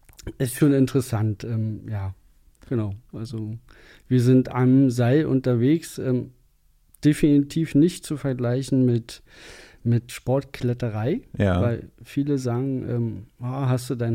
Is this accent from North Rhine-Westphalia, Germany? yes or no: no; Hohen Neuendorf, Brandenburg, Germany; also born or lived in Oranienburg; now in Berlin, Germany; wurde in Oranienburg geboren und habe meine Kindheit im Speckgürtel von Berlin verbracht, Hohenneuendorf, Bückenwerder, Boxhof, dort so die Ecke.